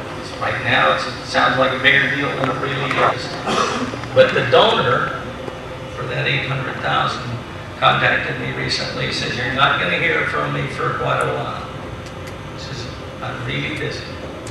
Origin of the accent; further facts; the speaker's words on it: Idaho, United States; In fact, I tell people I'm from Idaho. It's cold.